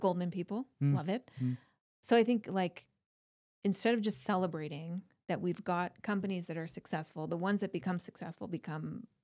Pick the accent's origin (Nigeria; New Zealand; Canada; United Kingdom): United Kingdom; accent: North American; I'm British with a North American accent.